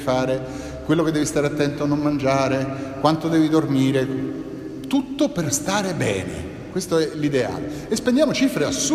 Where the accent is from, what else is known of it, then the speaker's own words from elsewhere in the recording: Rome, Lazio, Italy; io vengo da Roma